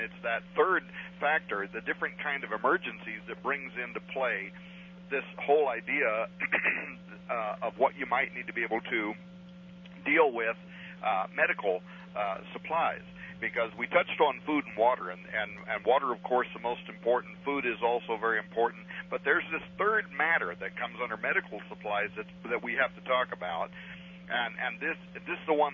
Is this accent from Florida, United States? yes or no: no; Arizona, United States; because I grew up in Arizona, and I was always flabbergasted.